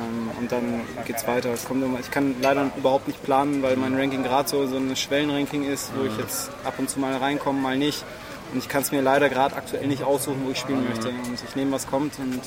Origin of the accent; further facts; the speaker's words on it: Munich, Bavaria, Germany; moved away as an adult; now in Düsseldorf, Germany; Ich bin umgezogen nach Düsseldorf als Münchner, aus privaten Gründen mit meiner Freundin.